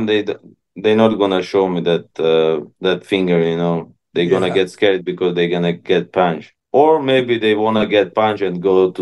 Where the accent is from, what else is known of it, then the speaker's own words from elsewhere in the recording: Russia; English is a second language; now in United States; because I grew up in Russia, so we have a little bit different